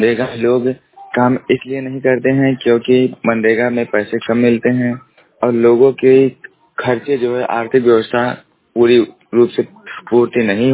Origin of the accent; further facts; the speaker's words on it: Basti, Uttar Pradesh, India; मैं बस्ती जिले का रहने वाला हूँ।